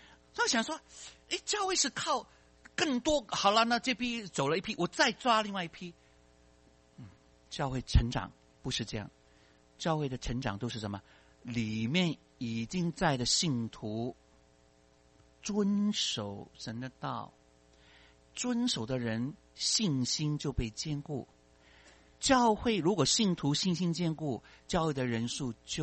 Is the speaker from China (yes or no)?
yes; China; 哎，我们中国人呢，永远都只顾中国人的，传来传去还是给中国人的。